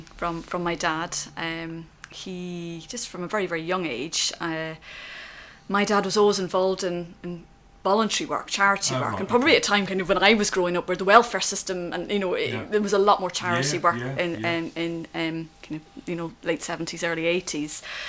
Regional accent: Mullingar, Leinster, Ireland; born or raised there; also born or lived in Dublin

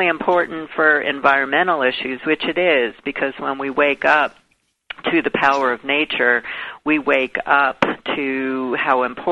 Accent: New York, United States; Well, I grew up in Brooklyn, New York. I lived my first 18 years of my life in Brooklyn.

